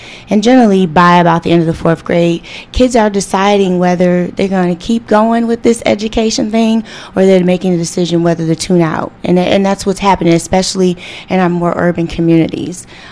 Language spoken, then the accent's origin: English; Ohio, United States; I just want to say how happy and proud I am to be here in Columbus, back in my home state.